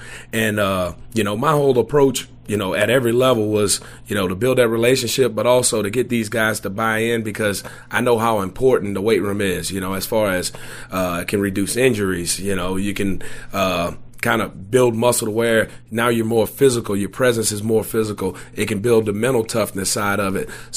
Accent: New Orleans, Louisiana, United States; now in Mobile, United States; being down here in Mobile, I'm actually from New Orleans.

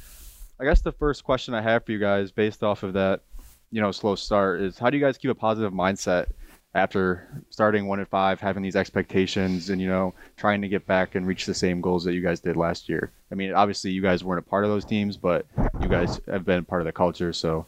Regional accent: Rochester, New York, United States; Close enough. I'm from Rochester.

